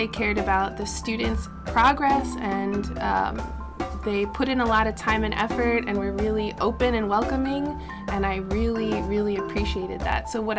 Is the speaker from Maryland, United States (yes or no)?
yes; Baltimore, Maryland, United States; I come from Baltimore, and Baltimore and DC are pretty diverse. And I grew up around a lot of different kinds of cultures and people.